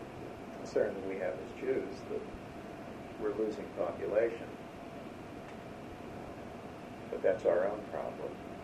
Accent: United States; I am forever grateful that I'm an American.

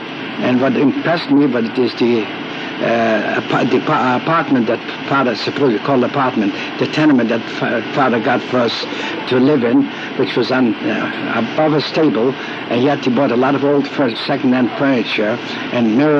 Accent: Bydgoszcz, Kuyavian-Pomeranian Voivodeship, Poland; born there; English is a second language; I was born in Bydgoszcz, but the grandparents were Lithuania. See, this was White Russia where I was born.

